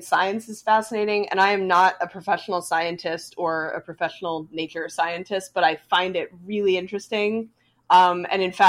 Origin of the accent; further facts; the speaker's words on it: New Jersey, United States; yeah, you know, like my home state. Jersey is my home state. That's where I grew up.